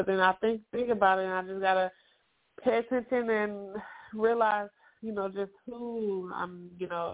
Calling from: Arizona, United States; I'm calling from Arizona.

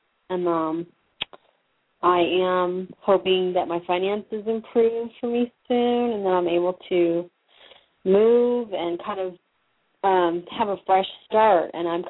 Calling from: Florida, United States

